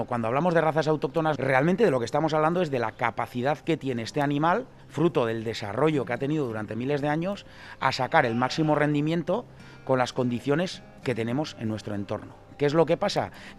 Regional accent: Arruazu, Navarre, Spain; yo soy de Arruazu y he acabado siendo pastor porque quería vivir en Arruazu, vivir de Arruazu y vivir con Arruazu.

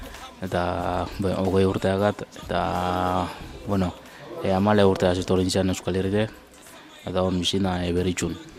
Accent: Senegal; Basque is a second language; moved away; nire herriko dakarri beste hori bat, beste musika bat, roi kultura, gero kultura da, baina nik asko zen zuten dutena da rap, Senegaleko.

